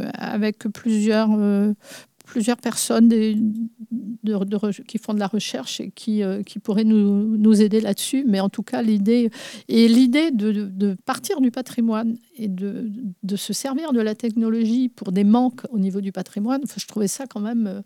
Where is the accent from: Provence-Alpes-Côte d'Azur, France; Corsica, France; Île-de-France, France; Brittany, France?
Brittany, France; On est breton et têtu, donc va tenir bon pour y arriver.